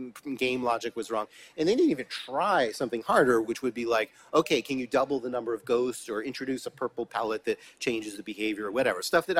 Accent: United States; I speak a little bit as an American. Don't boo me. It's not my fault.

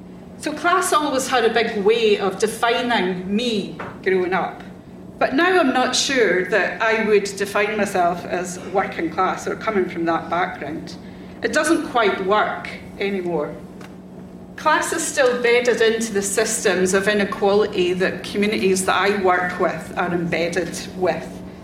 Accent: Dundee, Scotland, United Kingdom; When I was a kid, I grew up in Dundee. Has anyone heard of Dundee?

